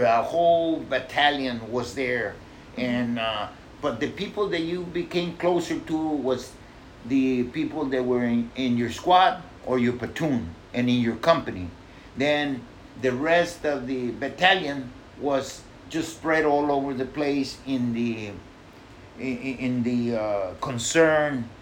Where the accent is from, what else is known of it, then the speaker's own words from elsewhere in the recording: Texas, United States; I was from South Texas, thin-blooded person, and I was not, I was never